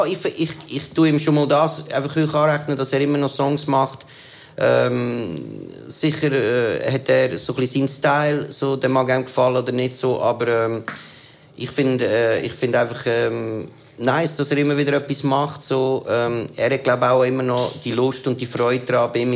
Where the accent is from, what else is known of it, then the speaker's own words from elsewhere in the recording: Switzerland; wir als Schweizer sind ja schon ziemlich privilegiert.